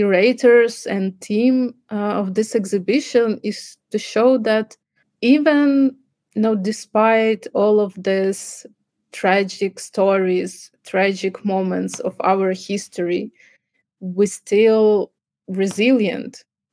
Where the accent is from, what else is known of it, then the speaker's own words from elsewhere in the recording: Ukraine; And when she heard that I'm from Ukraine, and of course she knew what was going on